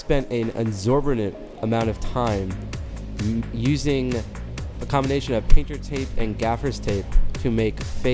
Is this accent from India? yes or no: yes; India; I'm Indian.